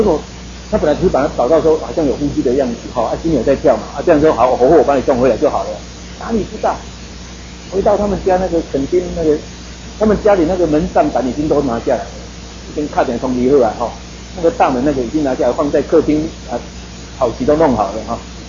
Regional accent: Taiwan; 但是我们知道说有时候我们台湾人会这样子

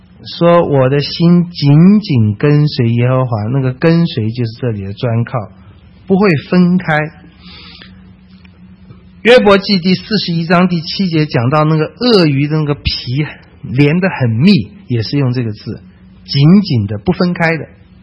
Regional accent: China; 我们中国人说色厉内荏

